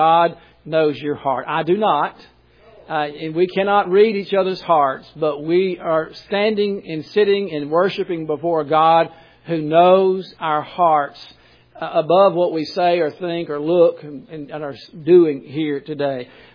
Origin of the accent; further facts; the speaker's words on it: Tuscaloosa, Alabama, United States; Now, I'm from Tuscaloosa, and downtown, people would laugh about what we considered downtown was